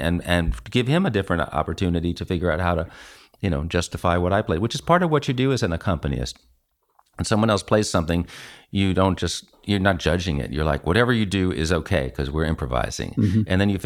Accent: New York City, New York, United States; since I'm from New York City, I'm not a Southern guy who grew up in the bluegrass heartland.

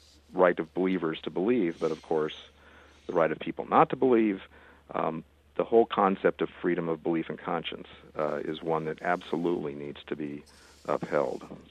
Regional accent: Washington, District of Columbia, United States; I remember going to the mosque actually later when I grew up near Washington, D.C., in Washington

